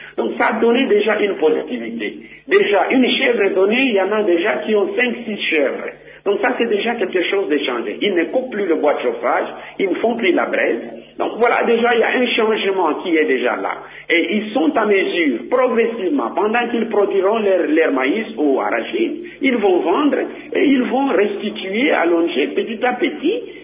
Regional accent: Bandundu, Kwilu, DR Congo; Moi, je suis de Bandundu.

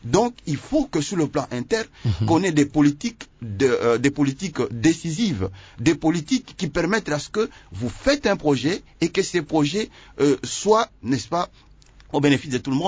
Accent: Nyunzu, Tanganyika, DR Congo; on finance un projet chez moi à Nyunzu

